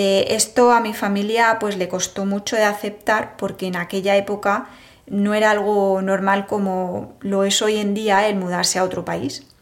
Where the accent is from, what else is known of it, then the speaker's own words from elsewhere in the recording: Spain; moved away as an adult; now in Germany; mi experiencia de 20 años como española en Alemania. Yo, cuando decidí mudarme allí a Alemania